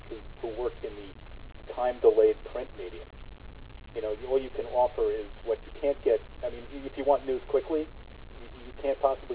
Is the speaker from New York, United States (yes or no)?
yes; New York, United States; moved away as an adult; now in Los Angeles, United States; Well, I find, you know, since I relocated from New York to L.A., I read less because I used to do all the reading on the buses and trains.